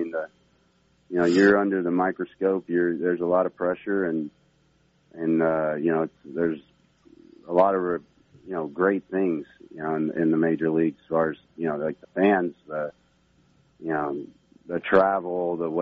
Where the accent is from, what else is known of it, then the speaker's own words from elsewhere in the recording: Texas, United States; now in Long Island, United States; I mean, I'm from Texas, so you know, you have maybe some stereotypes in New York